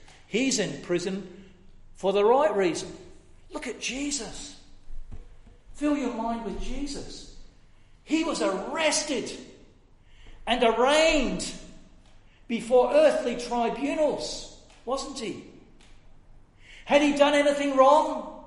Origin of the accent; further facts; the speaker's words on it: United Kingdom; I grew up in Britain. You know, Britain?